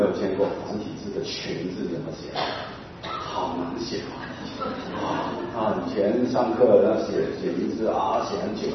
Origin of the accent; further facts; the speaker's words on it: Hong Kong; born there; 因为我是跟家谱的我在香港出生的跟家谱，所以我这一辈的都叫名的。